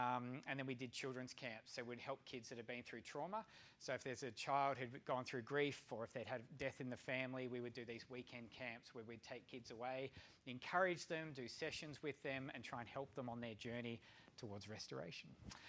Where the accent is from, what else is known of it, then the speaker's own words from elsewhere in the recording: Melbourne, Victoria, Australia; I grew up in Melbourne, in Australia, went to school here.